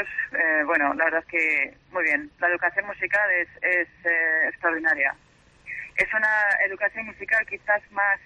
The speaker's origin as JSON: {"language": "Spanish", "town": "Pamplona", "region": "Navarre", "country": "Spain", "said": "Barañáin es un barrio de Pamplona, de donde yo soy"}